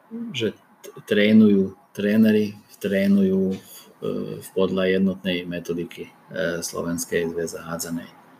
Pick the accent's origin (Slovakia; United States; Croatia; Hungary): Hungary; Slovak is a second language; prišiel som ja z Maďarska